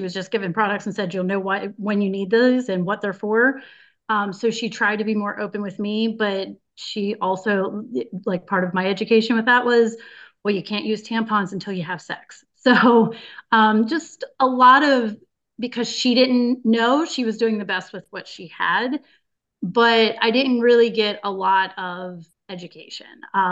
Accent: Eastern Shore, United States; So I am from the Eastern Shore of the United States region, and I am 40 years old.

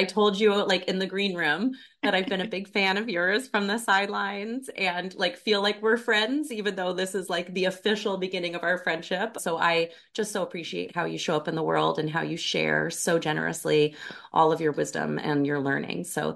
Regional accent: Canada; I am Canadian too. I'm so sorry. I'm like, I am Canadian.

